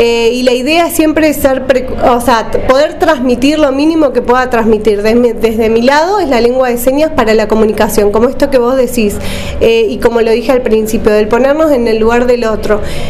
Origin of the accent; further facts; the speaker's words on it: El Calafate, Santa Cruz, Argentina; moved away as an adult; also born or lived in La Plata / Trelew; soy de Calafate. Me fui a los 18 años a estudiar esta carrera